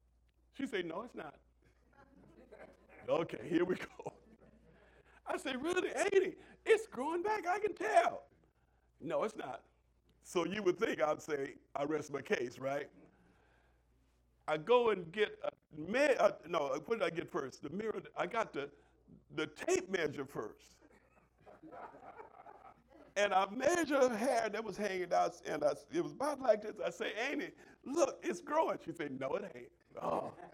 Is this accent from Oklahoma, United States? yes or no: yes; Oklahoma, United States; I'm from Oklahoma, so y'all pray for me. I got some Oklahomaisms.